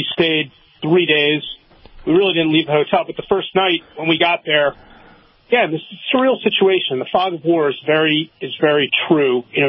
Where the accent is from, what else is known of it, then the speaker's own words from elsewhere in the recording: New York, United States; I would say, you know, I'm from New York City.